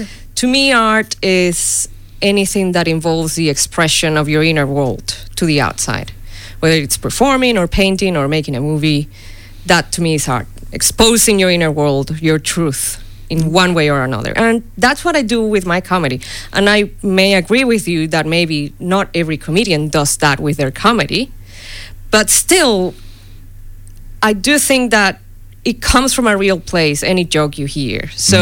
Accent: Venezuela; But I'm from Venezuela.

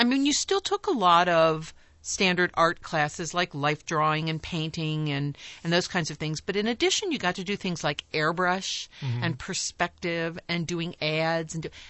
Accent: Cincinnati, Ohio, United States; also born or lived in Philadelphia; I was born in Philadelphia. Uh-huh. And my family moved to Cincinnati, where my maternal grandmother lived.

